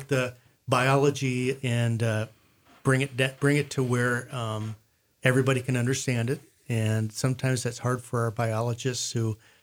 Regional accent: Ohio, United States; I grew up in Ohio, and I worked for the state of Ohio Division of Wildlife for 7 years as a game warden

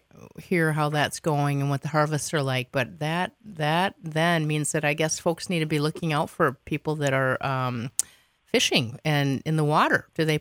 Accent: Minnesota, United States; I am from Minnesota, and the only time that we had spearfishing

